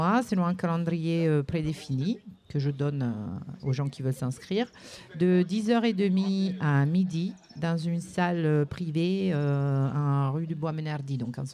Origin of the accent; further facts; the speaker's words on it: Italy; now in France; Alors, donc moi je suis italienne.